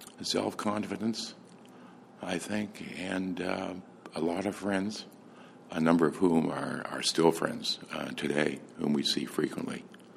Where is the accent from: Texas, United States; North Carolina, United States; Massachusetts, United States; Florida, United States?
Massachusetts, United States; Wellesley; I was born in Boston and raised in Wellesley, Massachusetts. Went to elementary school, junior high school, and started high school there in Wellesley.